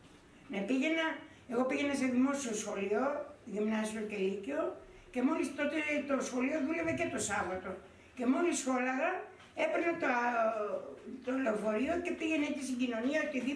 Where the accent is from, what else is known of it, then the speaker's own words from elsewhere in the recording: Kalogreza, Attica, Greece; born there; Εγώ γεννήθηκα στην Καλογρέζα, ναι.